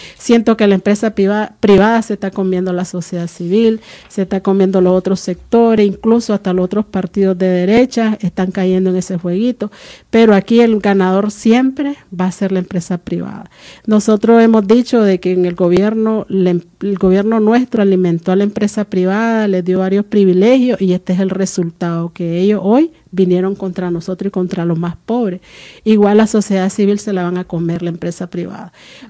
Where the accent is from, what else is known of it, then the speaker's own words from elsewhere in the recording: Nicaragua; ¿Y qué pudiera decir yo, pues, como nicaragüense, que sabemos que en el 2021 vienen elecciones